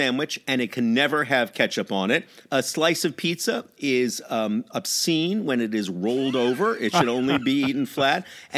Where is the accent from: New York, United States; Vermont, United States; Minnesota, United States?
New York, United States; I am a New Yorker, as you know, and therefore whenever I am in Chicago, I find what they call pizza to be this bizarre concoction